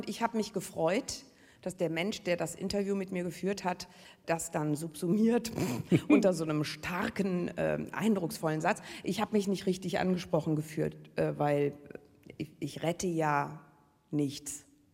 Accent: Düsseldorf, North Rhine-Westphalia, Germany; Ich bin von Düsseldorf nach Köln gezogen zum Studium damals und habe überhaupt keinen Unterschied bemerkt. Ich komme aus der Düsseldorfer Innenstadt. Dort war man zu der Zeit, in der ich dort aufwuchs, genauso rheinländisch wie in Köln.

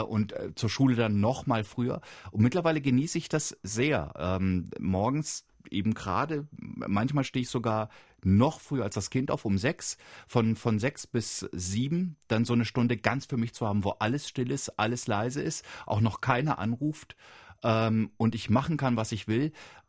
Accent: Evershorst, Lower Saxony, Germany; born there; Und eins war, dass ich halt meinen Geburtsort umgestellt habe, eben Evershorst

